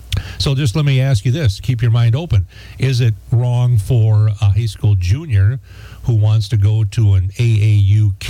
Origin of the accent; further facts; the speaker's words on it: Eau Claire, Wisconsin, United States; I grew up down in the Eau Claire area and lived there all my high school years and stuff.